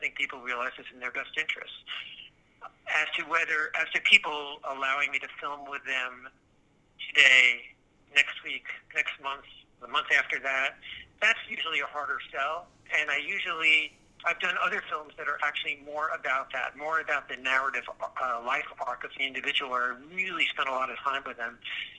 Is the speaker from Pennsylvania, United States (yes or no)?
no; New York, United States; I mean, I am a New Yorker and I have lived here my whole life, and I do go to a lot of different places.